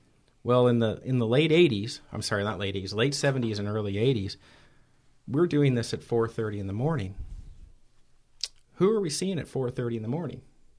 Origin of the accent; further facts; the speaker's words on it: Ketchikan, Alaska, United States; I grew up here in Ketchikan. I grew up in Southeast.